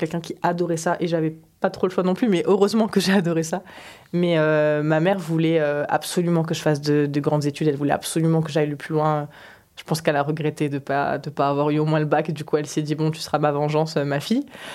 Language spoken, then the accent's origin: French; South, France; accent: southern French; Et c'est là où j'ai perdu mon accent du sud.